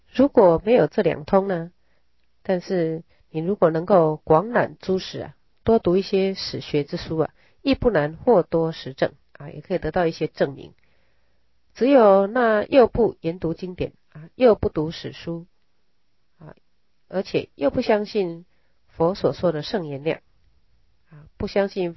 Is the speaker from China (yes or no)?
no; Taiwan; born there; 还有我们会出生在台湾啊，同一个国家里，一定也有某些共同的业力。